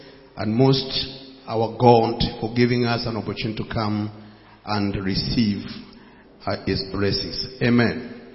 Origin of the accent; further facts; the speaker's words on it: Kenya; moved away as an adult; now in Goma, DR Congo; I come from Kenya. I'm in Goma for a while to serve with ICGLL.